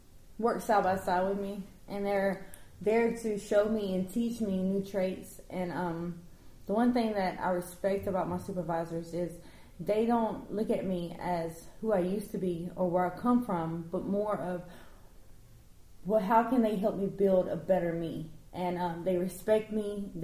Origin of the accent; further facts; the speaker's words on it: the South, United States; And I'm from the South